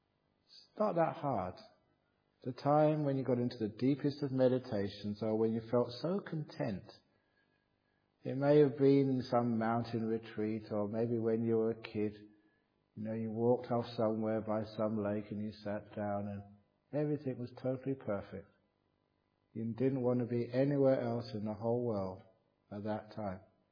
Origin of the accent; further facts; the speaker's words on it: England, United Kingdom; maybe it's because I'm English, because English, we're very, very respectful of eccentricity.